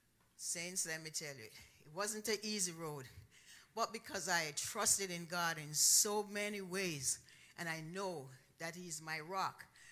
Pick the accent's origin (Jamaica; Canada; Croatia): Jamaica; I'm a little darker because I'm from Jamaica